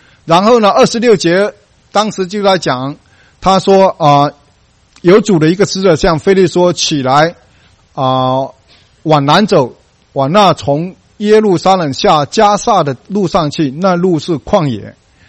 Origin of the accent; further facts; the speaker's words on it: China; 他们是白人嘛，到我们中国人那边去传福音一样。